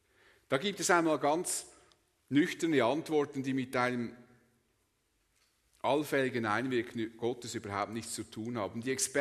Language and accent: German; Switzerland; Oder sind wir Schweizer wirklich gottesfürchtiger als die Haitianer?